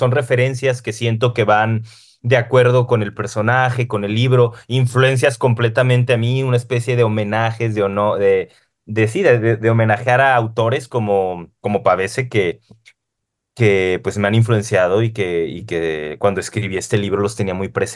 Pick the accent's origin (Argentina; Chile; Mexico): Mexico; now in Mexico City, Mexico; Yo llegué siendo mexicano a la Ciudad de México sintiéndome extranjero.